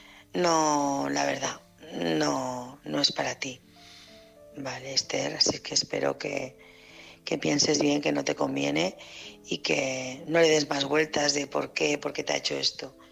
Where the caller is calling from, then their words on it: Barcelona, Catalonia, Spain; llamo de Barcelona